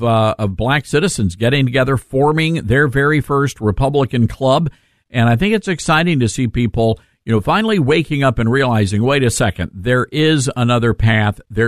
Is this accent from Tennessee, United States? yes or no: yes; Memphis, Tennessee, United States; we base our show in my hometown of Memphis, Tennessee, and we have, we're controlled by Democrats here.